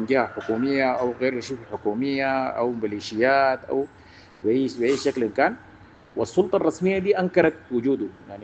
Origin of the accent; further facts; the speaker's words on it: Sudan; وعندنا في السودان برضه في ممارسه شائعه في الاجهزه الامنيه